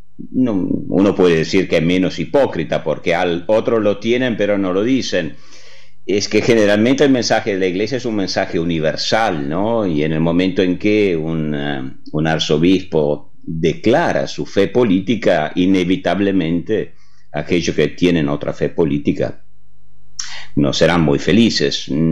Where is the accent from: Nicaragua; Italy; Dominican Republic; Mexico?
Italy; Spanish is a second language; Yo soy italiano, vivo en Italia, aunque para mí Argentina es como la segunda casa, digamos así, desde hace por lo menos 30 años.